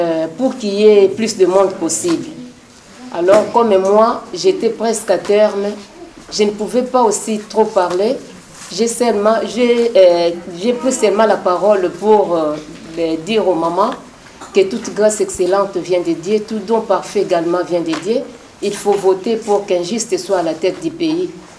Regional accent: DR Congo; moved away as an adult; Moi, je suis née en RDC, grandi là-bas, j'ai eu aussi tous mes enfants là-bas.

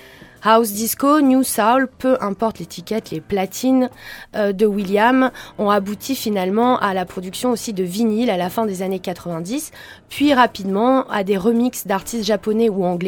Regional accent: Marseille, Provence-Alpes-Côte d'Azur, France; on est Marseillais.

